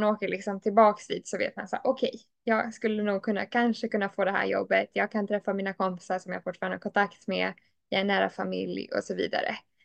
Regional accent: Sweden; Jag är fortfarande svensk

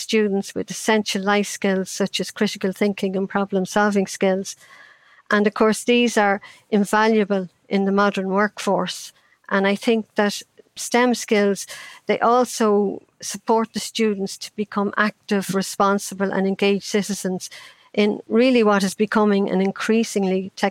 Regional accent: Ireland; I grew up in Ireland in the 50s, and that was a time when children had to entertain themselves.

